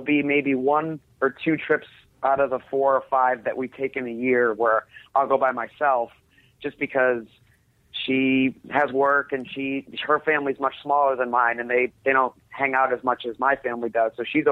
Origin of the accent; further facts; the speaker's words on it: Connecticut, United States; moved away as an adult; now in Atlanta, United States; We moved down here to Atlanta from Connecticut about 3 years ago and for her job.